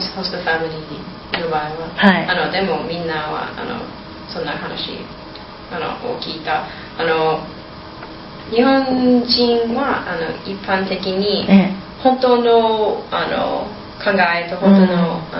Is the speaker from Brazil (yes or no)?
no; United States; Japanese is a second language; あの私はアメリカ人ですけど